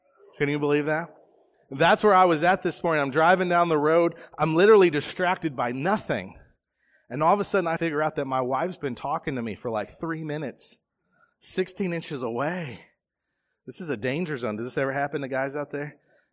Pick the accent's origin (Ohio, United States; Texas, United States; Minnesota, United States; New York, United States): Ohio, United States; Now, I grew up in Southwest Ohio, and if you told me to look at the fields, that was an easy thing to do. We rented a farmhouse, and we could look out over cornfields and grain fields and things like that.